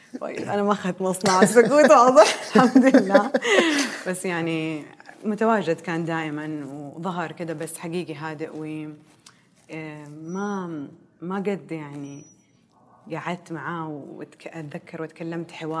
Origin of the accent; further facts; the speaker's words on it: Jeddah, Makkah Province, Saudi Arabia; moved away as an adult; اتولدت في جدة، اتولدت وكبرت في جدة، يعني ما طلعت من جدة إلين ما بعدين سافرت أمريكا أدرس ماجستير. أصغر واحدة من أخواني وأخواتي.